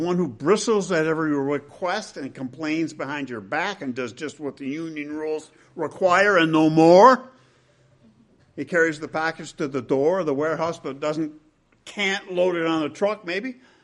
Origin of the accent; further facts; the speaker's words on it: United States; I'm an American, after all, right?